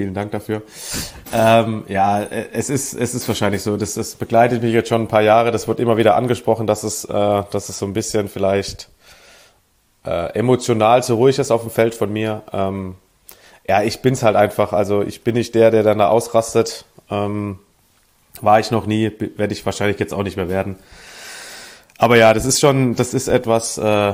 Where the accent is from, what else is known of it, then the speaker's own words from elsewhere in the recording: Sinzheim, Baden-Württemberg, Germany; born there; aus der Nähe von Baden-Baden, aus Sinsheim. Nicht zu verwechseln mit dem Hoffenheim-Sinsheim. Das ist 100 Kilometer nördlicher. Kleine Gemeinde, 10.000 Einwohner, direkt 5 Minuten von Baden-Baden entfernt